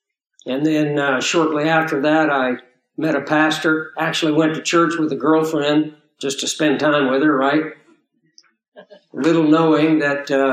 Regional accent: Kansas, United States; I used to look over the hills on the ranch that I grew up on there in Kansas

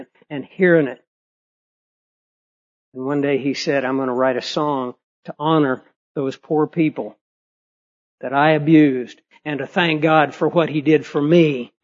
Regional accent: Scotland, United Kingdom; By the way, being Scottish, when I hear bagpipes, my blood begins to boil. I want to go to battle.

